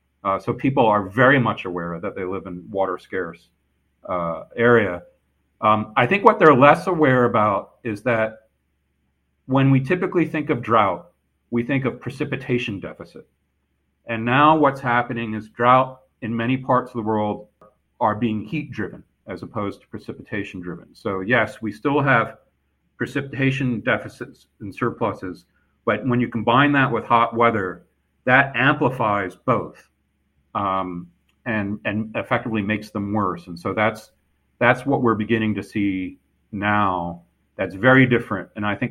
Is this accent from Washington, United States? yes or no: no; Burlington, Vermont, United States; moved away as an adult; Junior high school in Burlington, Vermont, and I'm a graduate from Burlington High School. And from there, I went my way in the world. So I went to the University of Michigan.